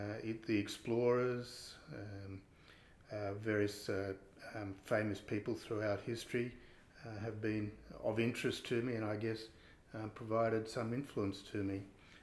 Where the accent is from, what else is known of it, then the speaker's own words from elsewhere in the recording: Sydney, New South Wales, Australia; also born or lived in Fiji; I was born actually in Fiji. I've got two brothers and sisters. They were born here in Australia after we left Fiji when I was very, very young. I went to school in Sydney, and the University of New South Wales.